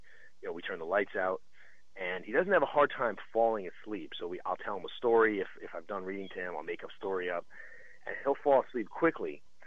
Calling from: Sarasota, Florida, United States; I'm calling from Sarasota, Florida.

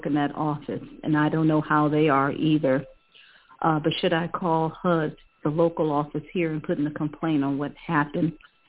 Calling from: Ohio, United States; Yes, I'm calling from Ohio.

